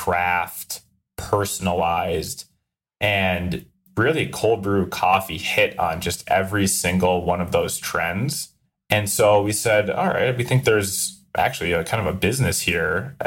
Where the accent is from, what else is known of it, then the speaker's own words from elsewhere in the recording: Minnesota, United States; Now, I'm from Minnesota, and this was in 2013 or 14.